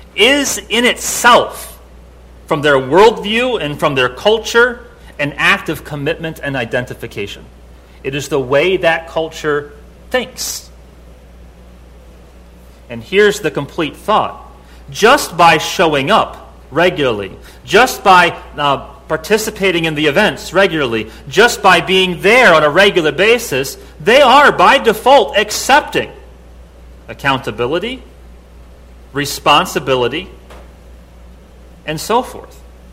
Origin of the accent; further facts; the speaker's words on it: Midwest, United States; Me, myself, personally, growing up in the Midwest, there's zero discussion in the matter of membership in a formal way